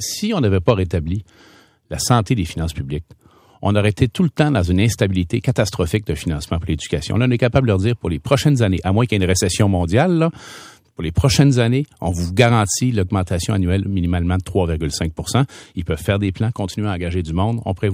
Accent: Quebec, Canada; que ce soit à Montréal ou chez nous, au Saguenay-Lac-Saint-Jean

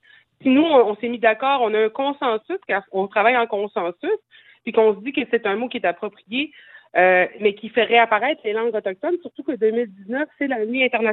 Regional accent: Quebec, Canada; Moi, je me considère Inou avant tout, mais par exemple, le Québec, c'est mon territoire depuis plus de 7000 ans. Fait que oui, si on doit nommer le mot en français, je suis du Nitassinan.

